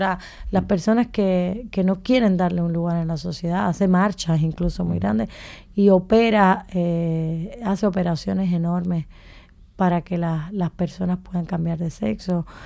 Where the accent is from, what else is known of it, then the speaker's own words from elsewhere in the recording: Cuba; no tengo el peso que puede tener en la literatura erótica de Pedro Juan Gutiérrez, por ejemplo, en mi país.